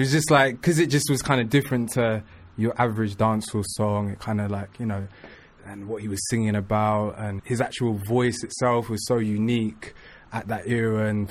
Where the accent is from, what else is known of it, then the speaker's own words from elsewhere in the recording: London, United Kingdom; I grew up in West London.